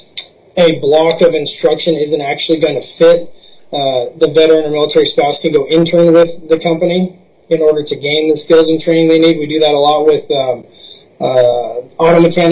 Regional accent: California, United States; moved away as an adult; now in Alaska, United States; but I am not an Alaskan born. I'm a transplant from California that came up in the Army, fell in love with the state and my wife and decided I was never leaving.

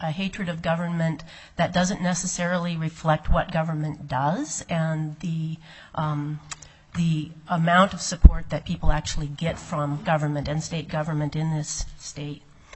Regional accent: Alaska, United States; I was born and raised in Alaska. My parents were born and raised in Alaska. My grandparents were raised in Alaska. I have been here my entire life.

